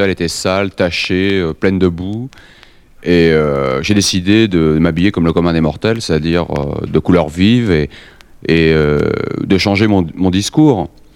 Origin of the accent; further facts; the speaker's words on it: Paris, Île-de-France, France; born there; accent: 14e; avec mon accent du 14e, car je précise que je suis né dans le 14e.